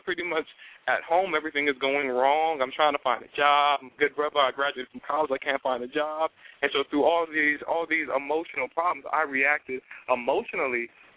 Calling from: Washington, District of Columbia, United States; down here in D.C.

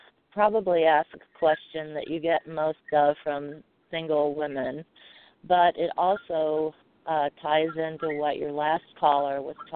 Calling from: Great Lakes, United States; like the lower Great Lakes region.

